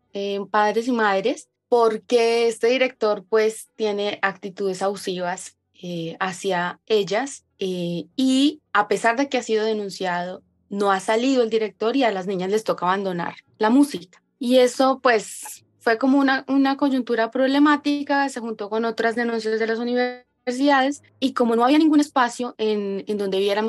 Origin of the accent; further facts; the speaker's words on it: Sogamoso, Boyacá, Colombia; born there; now in Bogotá, Colombia; nací en Sogamoso, Boyacá, que es un sitio más bien alejado de la capital de Colombia donde vivo ahora. Vivo aquí en Bogotá hace 20 años.